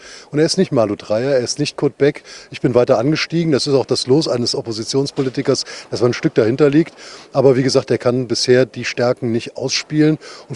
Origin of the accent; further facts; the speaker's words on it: border region with Luxembourg, Germany; Und ich komme aus der Grenzregion zu Luxemburg.